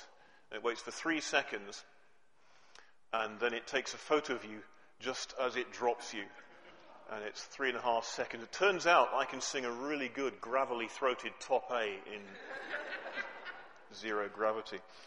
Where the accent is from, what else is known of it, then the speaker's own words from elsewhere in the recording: Birmingham, West Midlands, United Kingdom; moved away as an adult; also born or lived in Denniston; now in Alva, United Kingdom; I speak English with no accent at all. I grew up in Birmingham and emigrated about 20 years ago and spent about 10 years living in Denniston, not a million miles from here.